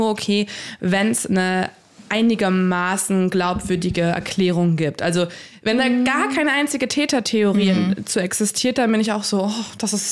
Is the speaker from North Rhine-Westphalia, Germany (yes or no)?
yes; Lippstadt, North Rhine-Westphalia, Germany; Und ich komme aus der Nähe von Lippstadt. Das ist so eine halbe Stunde von Paderborn entfernt.